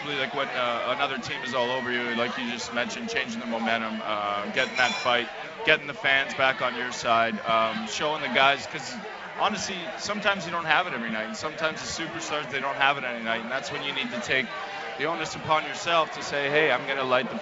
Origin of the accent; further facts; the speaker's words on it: Toronto, Ontario, Canada; Obviously, I grew up in Toronto, so I saw those guys a lot.